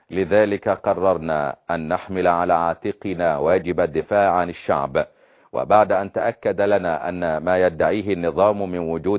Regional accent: Egypt; حتى عصا نبوت بالصعيد زي ما بيقال عندنا في مصر

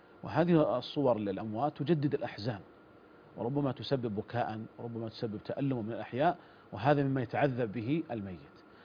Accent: Saudi Arabia

